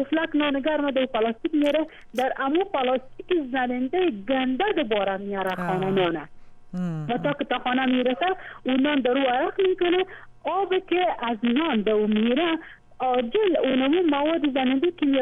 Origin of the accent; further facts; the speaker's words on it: Mazar-i-Sharif, Balkh, Afghanistan; خصوصا در ولایت ما، اگر طبعا مرض رادیو شما در ولایت میشن، بعضی خانم ما در ولایت از سیماب استفاده میکنن